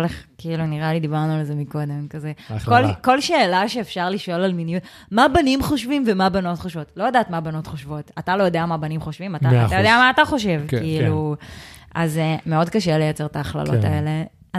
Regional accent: Haifa, Haifa District, Israel; אני כן יכולה להגיד שגדלתי בישראל, גדלתי בחיפה, בחברה יחסית נורמטיבית

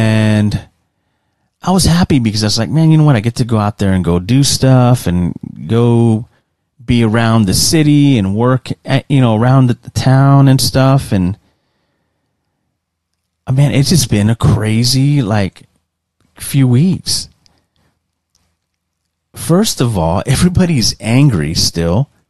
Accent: San Antonio, Texas, United States; growing up in the downtown area, and the outskirts of downtown, very close to downtown, in the east side of San Antonio, it was rough. It was rough growing up there

